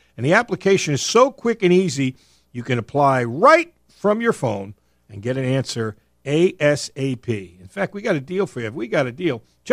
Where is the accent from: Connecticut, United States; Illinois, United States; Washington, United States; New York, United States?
New York, United States; I know I'm from New York, so I have a somewhat illogical affinity for the NIT.